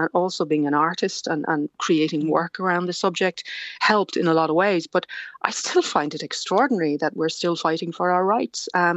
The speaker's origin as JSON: {"language": "English", "town": "Cork", "region": "Munster", "country": "Ireland", "tie": "born or raised there", "said": "I was told I was born in Dublin and then sent to Cork. And I used to play on the grounds of Bessborough, but I had no idea that I'd actually been born there."}